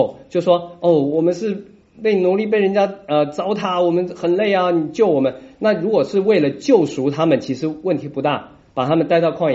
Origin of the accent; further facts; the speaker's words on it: China; 我们中国人可能有的时候你们会听到有人讲啊